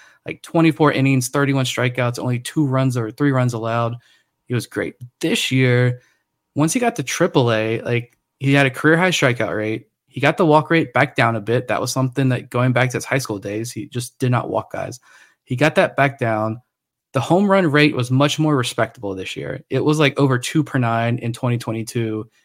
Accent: Suffolk, Virginia, United States; He grew up in Chesapeake. I grew up in Suffolk. I got love for the Hampton Roads guys.

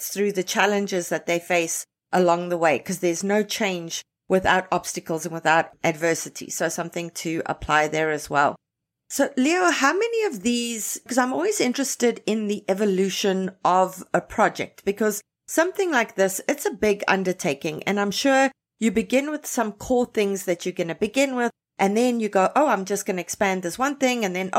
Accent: South Africa; now in Toronto, Canada; I was born and raised in South Africa, grew up there. And in South Africa, there's a lot of land.

